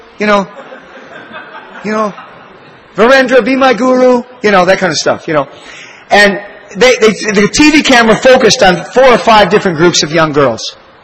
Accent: Michigan, United States; hey, I'm from Michigan. I used to root for Michigan.

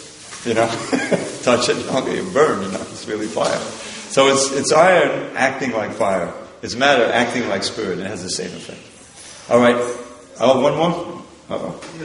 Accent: New York, United States; And, you know, I grew up in New York, there's a museum, so I would go as a kid

